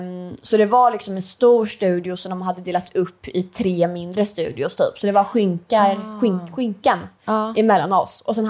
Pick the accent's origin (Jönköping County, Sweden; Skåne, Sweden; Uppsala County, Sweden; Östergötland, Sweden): Östergötland, Sweden; Linköping; now in Stockholm, Sweden; Nej, så jag har varit hemma i Linkan med min familj.